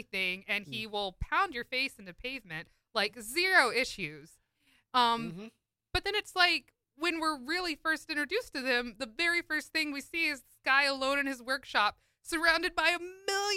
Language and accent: English; United States; I don't know if it's just because of me being an American audience member